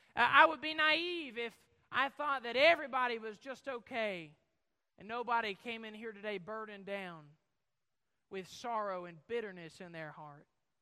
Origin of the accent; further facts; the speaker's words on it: United States; born there; I can't tell you why I was born in America and why someone else was not.